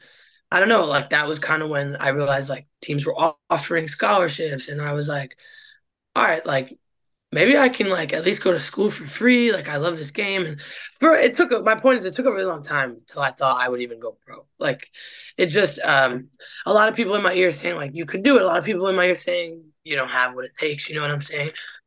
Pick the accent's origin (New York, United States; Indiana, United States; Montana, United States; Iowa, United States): New York, United States; Roosevelt Island; And then when I got old enough, I grew up on Roosevelt Island, and I played a lot of street ball.